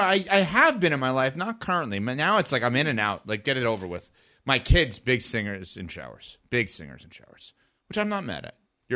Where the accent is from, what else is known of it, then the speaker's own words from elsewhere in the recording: New York, United States; Yeah, I mean, growing up in New York, Knicks fans obviously hated him because he beat them